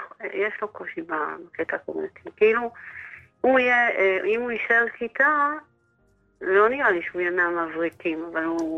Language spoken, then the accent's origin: Hebrew; Jerusalem, Jerusalem District, Israel